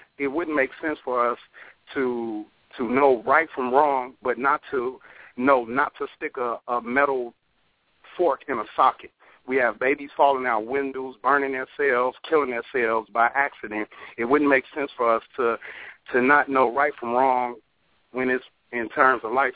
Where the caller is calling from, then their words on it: Chicago, Illinois, United States; I'm from Chicago.